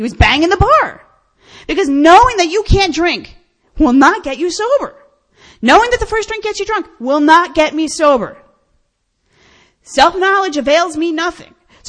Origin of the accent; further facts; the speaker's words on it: New Jersey, United States; now in Pennsylvania, United States; I actually live in Pennsylvania now. I keep saying Jersey because that's where I grew up.